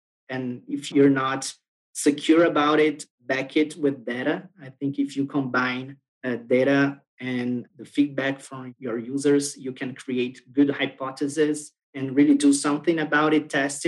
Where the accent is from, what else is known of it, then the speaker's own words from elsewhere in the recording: Brazil; I'm from Brazil.